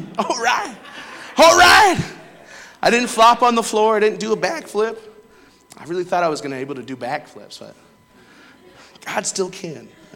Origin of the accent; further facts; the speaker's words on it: Saltville, Virginia, United States; I connected with a cousin on Facebook, and we're from Saltville, Virginia.